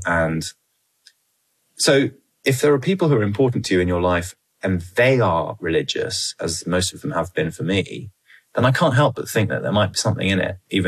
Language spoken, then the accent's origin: English; United Kingdom; But as a British person, when you're abroad, you're assumed to know everything about it.